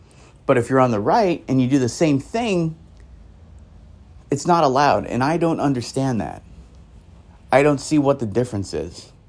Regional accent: California, United States; I'm more of like the West Coast because I grew up in Cali.

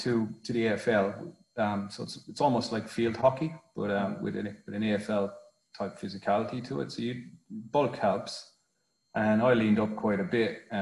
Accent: Kilkenny, Leinster, Ireland; Irish part of the country I'm from is a place called Kilkenny

